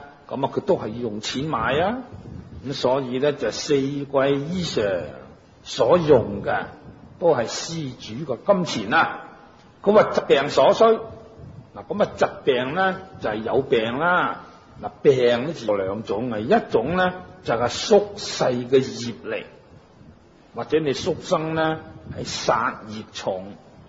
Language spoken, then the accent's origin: Cantonese; Guangdong, China; 即使住响南方，我哋广东人、广东省啊，热天就当然唔会冻啦